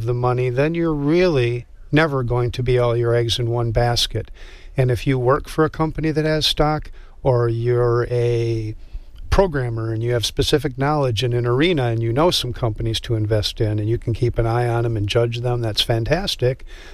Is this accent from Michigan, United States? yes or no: no; Stoughton, Wisconsin, United States; Born and raised in Wisconsin. Little town outside of Madison called Stoughton. Went to the university, got a degree in physics. Wound up out west.